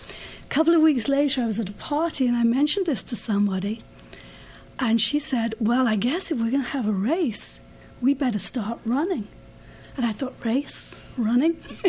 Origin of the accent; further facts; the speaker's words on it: Massachusetts, United States; moved away as an adult; now in Winslow, United States; Yeah. Actually, a little east of Boston.